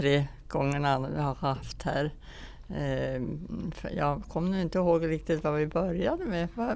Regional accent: Västernorrland County, Sweden; now in Norrbotten, Sweden; Jag är uppväxt i Ångermanland och jag har aldrig varit med om hur det har varit här i Norrbotten. För jag kom först 54 till Norrbotten.

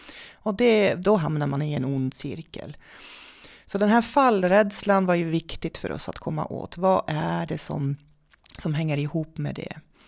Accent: Netherlands; Swedish is a second language; moved away as an adult; now in Sweden; Ursprungligen är jag från Nederländerna, men jag flyttade till Sverige för snart 12 år sedan och har bott här uppe i 8 år nu, tror jag.

